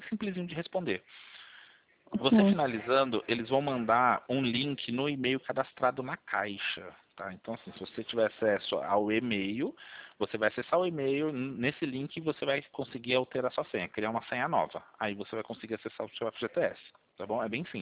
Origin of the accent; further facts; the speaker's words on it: Sorocaba, São Paulo, Brazil; Eu sou de Sorocaba